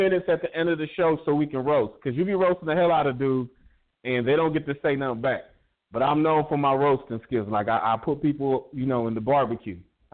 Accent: Ohio, United States; Yeah. Yeah, I'm from Ohio.

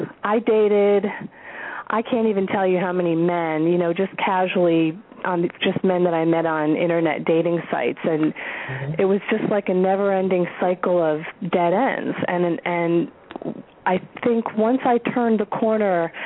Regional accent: Florida, United States; I'm from Florida.

